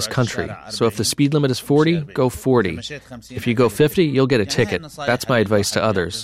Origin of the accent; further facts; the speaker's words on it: Syria; moved away as an adult; I would never forget my home country. If peace returned, I would visit to see my friends and family.